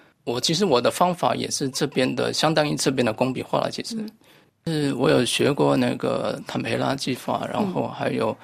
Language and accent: Chinese; China; moved away; 我从中国来到这边然后会遇到一个身份的问题了